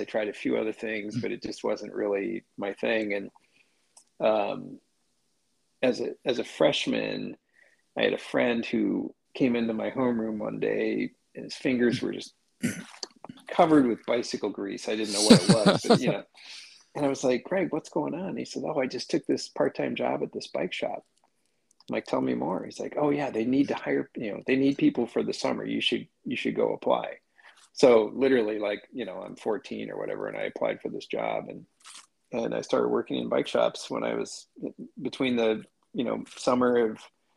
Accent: Indianapolis, Indiana, United States; also born or lived in Michigan; I was born in Michigan, but when I was two, my family moved to Indianapolis. And, you know, I grew up there.

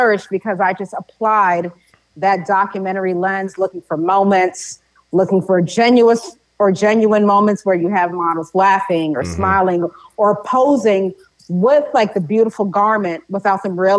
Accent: Haiti; particularly Haitians, was that we were

